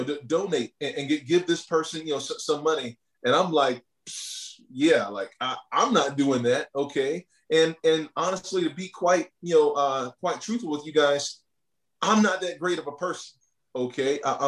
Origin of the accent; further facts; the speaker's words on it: North Carolina, United States; And so me growing up in North Carolina, growing up in the Bible Belt, in church every single Sunday